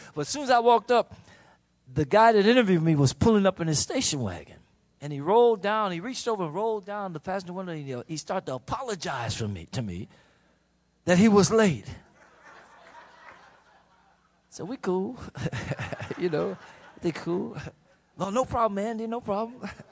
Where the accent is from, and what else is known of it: Chicago, Illinois, United States; born or raised there